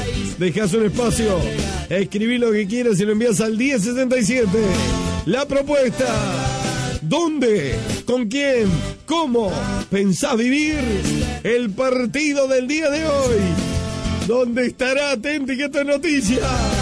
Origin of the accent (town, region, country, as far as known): Uruguay